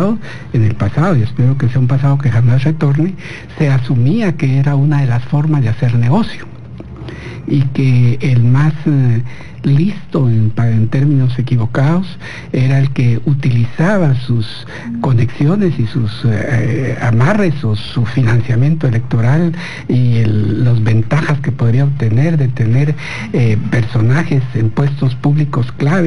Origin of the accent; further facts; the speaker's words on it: Guatemala; somos los guatemaltecos los que estamos generando esa riqueza.